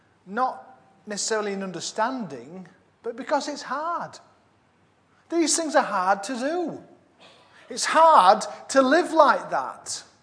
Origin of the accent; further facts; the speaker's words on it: Yorkshire and the Humber, United Kingdom; I'm a Yorkshireman